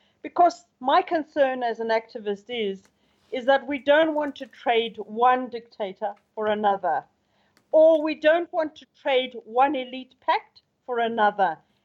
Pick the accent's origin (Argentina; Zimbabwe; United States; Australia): Zimbabwe; Matabeleland; I come from Matabeleland. You're speaking to me in my home in Bulawayo in Matabeleland.